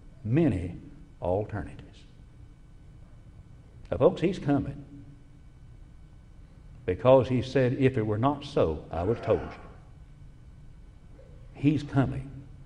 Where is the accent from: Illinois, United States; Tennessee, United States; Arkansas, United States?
Tennessee, United States; now in Alabama, United States; I grew up in Middle Tennessee. That's where I was born. When I die, they will say I was a native of Tennessee, but I've lived in Alabama since 1959.